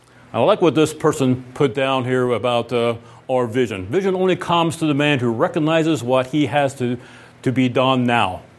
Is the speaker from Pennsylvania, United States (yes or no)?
yes; Ephrata, Pennsylvania, United States; I'm from Ephrata, Lancaster area